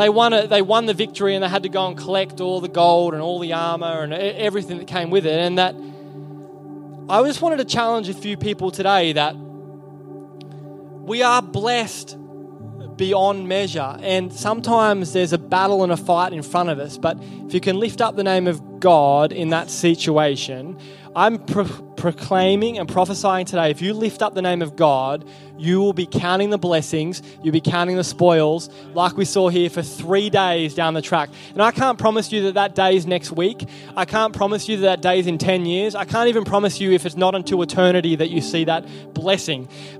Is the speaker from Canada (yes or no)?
no; Toowoomba, Queensland, Australia; So I grew up in Toowoomba and I used to love playing sport.